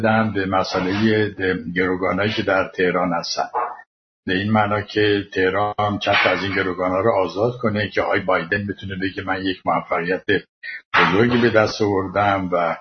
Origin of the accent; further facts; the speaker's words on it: Iran; آدم به عنوان یه ایرانی نمیخواد در نظر بین المللی اینقدر خار و خفیف بشه